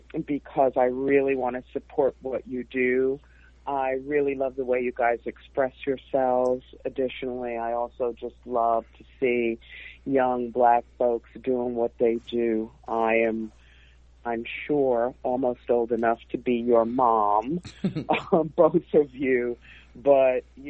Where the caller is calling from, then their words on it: New York, United States; I'm from New York.